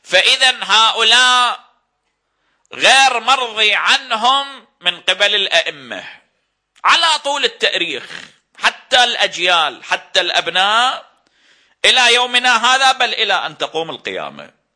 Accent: Iraq; لأن أنا عراقي أريد أتكلم

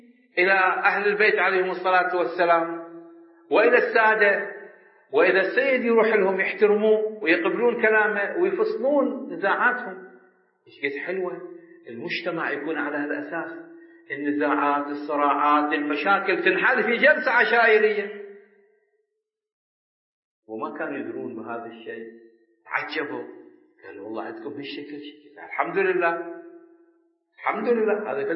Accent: Iraq; قلت لهم يا جماعة إحنا عندنا في العراق عادات حسنة

